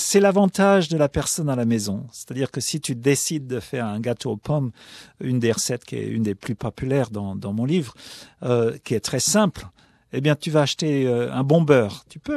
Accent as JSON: {"language": "French", "country": "France", "said": "Quand on est français, ça fait partie de notre savoir-faire, de notre savoir-vivre."}